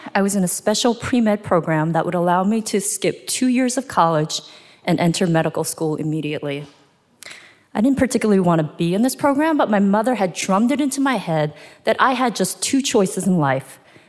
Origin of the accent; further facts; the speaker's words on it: South Korea; now in New York City, United States; And maybe it's because we are from Korea, or maybe it's because we live in New York City where real estate is unaffordable